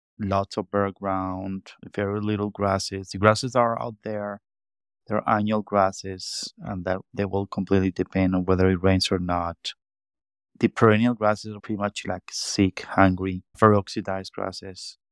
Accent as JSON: {"language": "English", "town": "Chihuahua City", "region": "Chihuahua", "country": "Mexico", "tie": "born or raised there", "said": "Yeah, I was born in Chihuahua City, which is, I would say, part of the desert."}